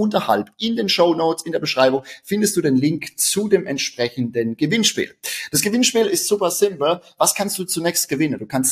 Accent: Rhineland-Palatinate, Germany; accent: Palatinate German

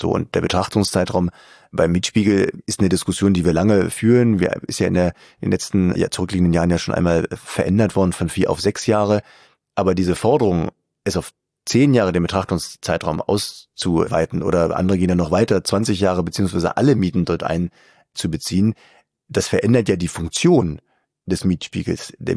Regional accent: Berlin, Germany; Ich komme aus Berlin, bis 89 hatten wir solche Zustände in der Stadt, jedenfalls im einen Teil der Stadt.

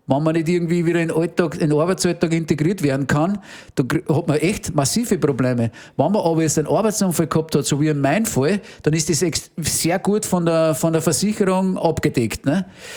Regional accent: Upper Austria, Austria; genauso wie er aufgewachsen ist bei uns im Innviertel, da bodenständig und ehrlich und anständig und auch religiös

